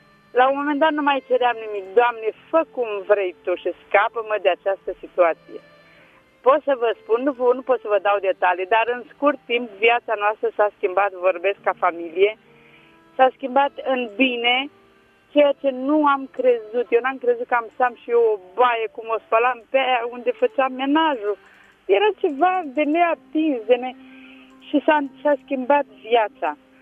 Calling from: Tulcea, Tulcea County, Romania; de la Tulcea.

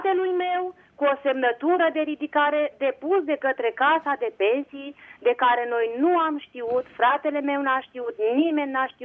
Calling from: Bistrița, Bistrița-Năsăud, Romania; sunt din Bistrița.

